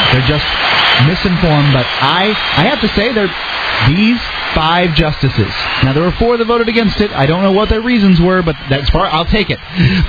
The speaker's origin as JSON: {"language": "English", "region": "Florida", "country": "United States", "said": "I'm from Florida. You can't get any more southern than that. I'm from Florida."}